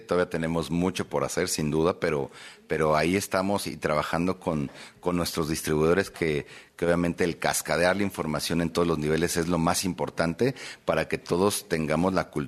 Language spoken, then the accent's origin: Spanish; Mexico